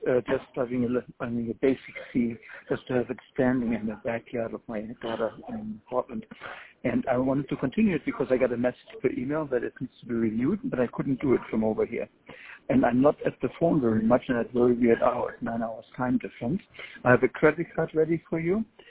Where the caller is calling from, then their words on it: Germany; English is a second language; here. I'm calling you from Germany.